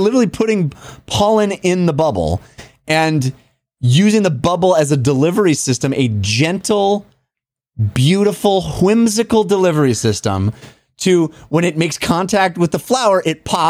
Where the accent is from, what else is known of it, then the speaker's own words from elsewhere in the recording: California, United States; I remember going when I was growing up in the Bay Area as a young boy, and there was this place called the Exploratorium.